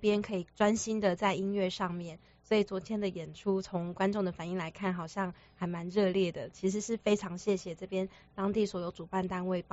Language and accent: Chinese; Taiwan; 啊，没有，我是台湾土生土长。